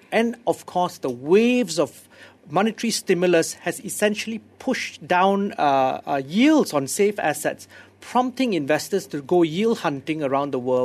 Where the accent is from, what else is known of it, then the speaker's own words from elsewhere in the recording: Johor Bahru, Johor, Malaysia; Yes, I'm also from JB.